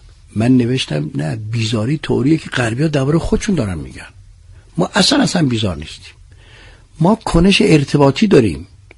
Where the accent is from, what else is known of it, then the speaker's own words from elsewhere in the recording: Tabriz, East Azerbaijan, Iran; now in Tehran, Iran; من از تبریز اومدم،